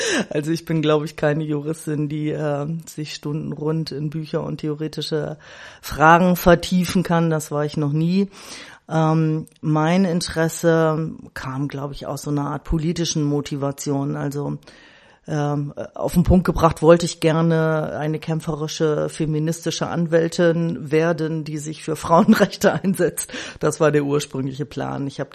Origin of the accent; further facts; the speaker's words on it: Bremen, Germany; die zweite Hälfte meiner Kindheit und Jugend bis zum Auszug habe ich halt hier in Walle verbracht. Und jetzt arbeite ich auch in Walle und ja, bin Bremerin, habe hier in Bremen dann auch studiert und war eben nur ein halbes Jahr dann in den USA.